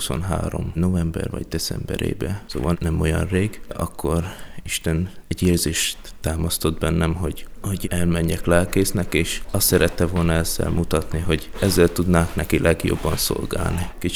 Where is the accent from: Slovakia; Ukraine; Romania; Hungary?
Ukraine; Vylok, Zakarpattia Oblast; Tiszaújlakról jöttem, lelkész szeretnék lenni, Sárospatokra készülök.